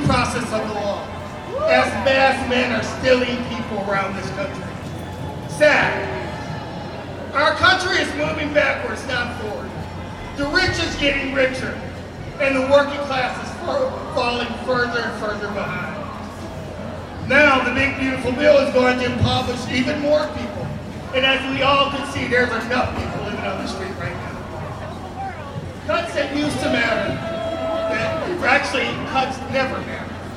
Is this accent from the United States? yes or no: yes; Chicago, Illinois, United States; moved away as an adult; also born or lived in Eugene; I'm originally from Chicago, but I came to Eugene at 19, and I stayed for 5 years.